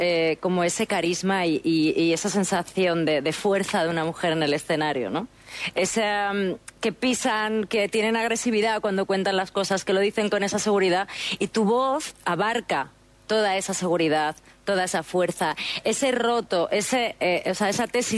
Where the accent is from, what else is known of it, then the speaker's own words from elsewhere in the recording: Salamanca, Castile and León, Spain; De Salamanca.